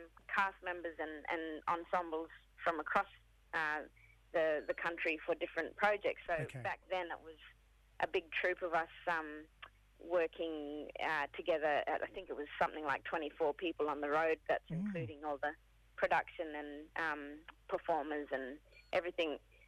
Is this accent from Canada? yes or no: no; Broome, Western Australia, Australia; first language Yarru; I come from Yarru country in Broome, Rubibi, in Western Australia.